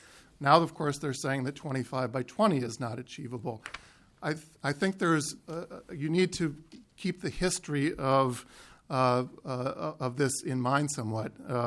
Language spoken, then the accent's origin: English; Minnesota, United States; For me, Madam Chair, as a Minnesotan, that's not something to necessarily be proud of.